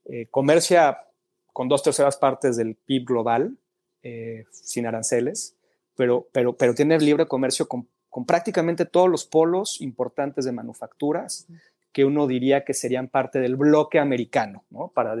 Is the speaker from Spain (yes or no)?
no; Mexico; now in New York, United States; Yo soy mexicano, pero vivo en Estados Unidos, vivo en Nueva York.